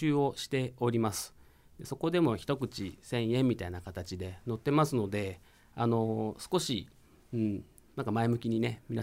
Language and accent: Japanese; Sagamihara, Kanagawa, Japan; この地元の相模原で、まあ、住んで、そして商売をしていると